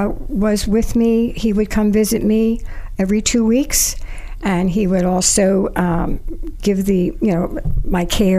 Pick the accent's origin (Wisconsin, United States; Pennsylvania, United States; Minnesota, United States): Pennsylvania, United States; Kensington; Yes, I lived in Kensington when I was a little girl, and then where I was born, actually, in Jefferson Hospital.